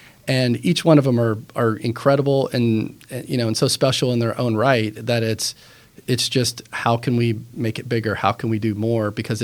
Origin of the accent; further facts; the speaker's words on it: Muncie, Indiana, United States; And so to be able to do that, you know, in my hometown was, you know, it's been pretty special. But it's also a field with so much history and like what it means, you know, for Muncie as well.